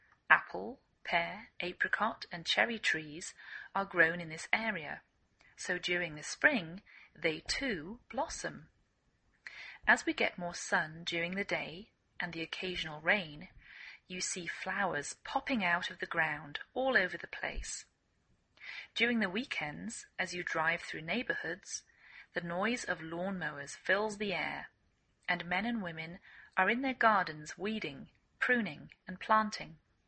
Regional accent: England, United Kingdom; now in United States

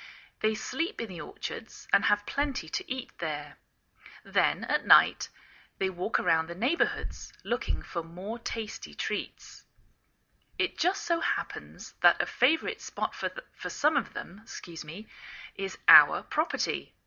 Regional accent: England, United Kingdom; now in United States

